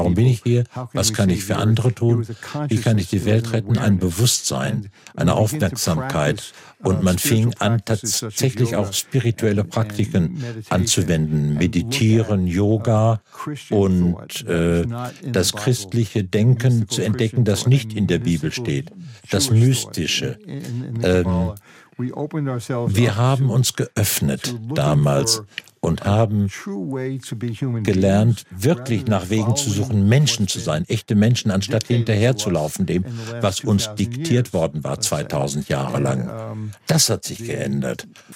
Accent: United States; als Amerikaner identifiziere ich mich nicht damit

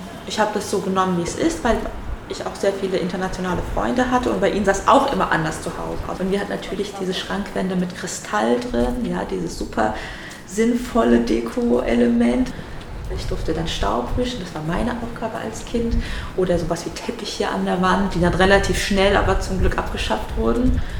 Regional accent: Germany; also born or lived in Tashkent, Uzbekistan; Ich bin in Taschkent geboren, in der Hauptstadt von Usbekistan. Und als ich 2 Jahre alt war, sind wir nach Deutschland ausgewandert, also 1994.

